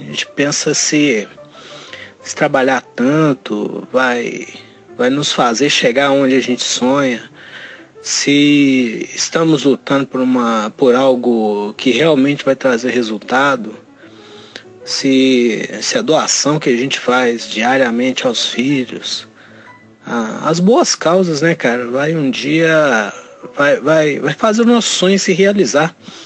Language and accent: Portuguese; Belo Horizonte, Minas Gerais, Brazil; Eu sou mineiro, eu sou aqui de Belo Horizonte